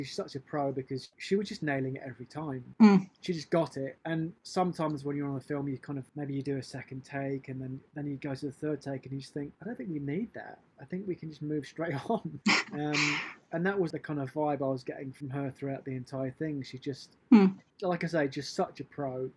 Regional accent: United Kingdom; And because I'm British as well

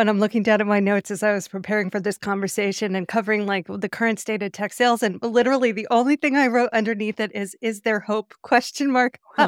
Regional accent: United States; we were raised in the United States of America, where people are valued based on their productivity and contribution to capitalism.

